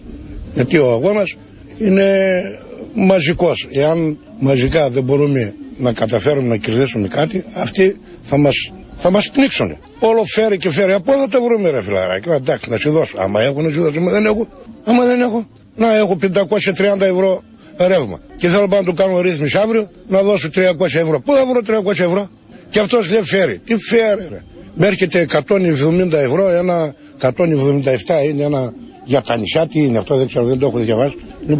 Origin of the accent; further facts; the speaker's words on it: Proastio, Thessaly, Greece; Προαστίου Καρδίτσας.